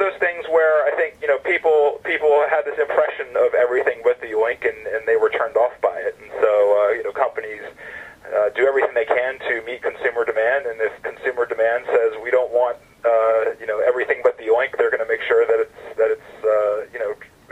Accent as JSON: {"language": "English", "town": "Atlanta", "region": "Georgia", "country": "United States", "said": "Well, I'm a southern guy. I'm from Atlanta."}